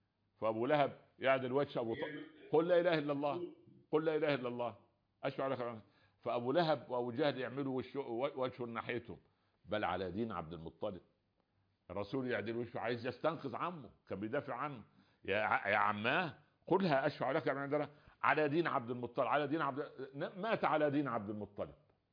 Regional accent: Egypt; فمعذرة في المثل العامة عندنا في مصر مثل جميل

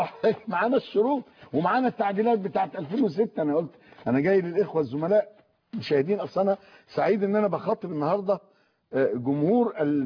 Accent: Egypt; ما الجوازات عندنا في مصر ما عندهاش افاده.

